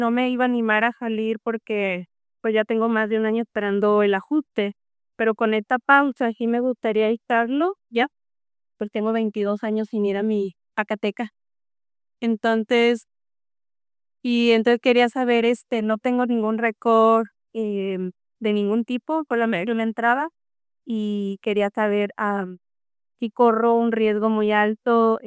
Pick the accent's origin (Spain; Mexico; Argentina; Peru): Mexico; Soy mexicana.